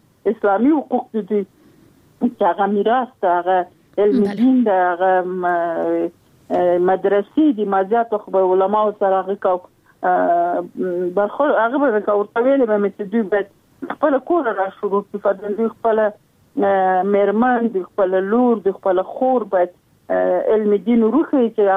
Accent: Sarkhab, Logar, Afghanistan; د لوګر ولایت یم، د محمد اغي ولسوالۍ او د سرخاو د کلی.

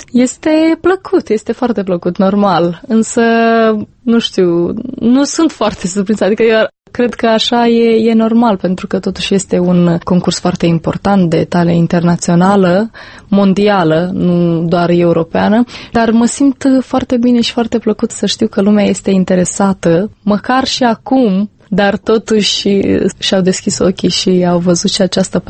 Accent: Moldova; also born or lived in Bucharest; eu am zis că sunt de Republica Moldova, adică nu sunt româncă

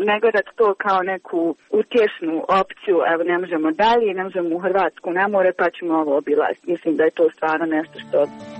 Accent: Kakanj, Federation of Bosnia and Herzegovina, Bosnia & Herzegovina; moje društvo je, mislim, mi smo iz Kaknja

